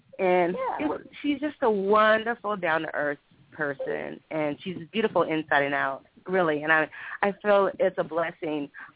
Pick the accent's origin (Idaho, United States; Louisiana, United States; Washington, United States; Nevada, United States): Washington, United States; Seattle; I grew up in the Northwest in Seattle, Bellevue.